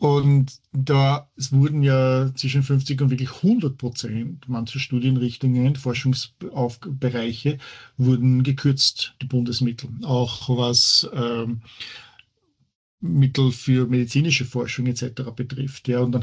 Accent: Austria; now in United States; Ich selber bin ja als Österreicher lebe hier.

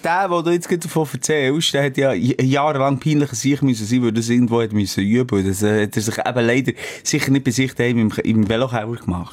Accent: Switzerland; wir sind Schweizer

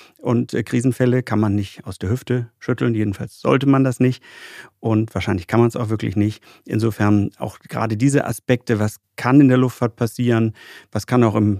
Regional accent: Hamburg, Germany; Also ich bin Hamburger Jung

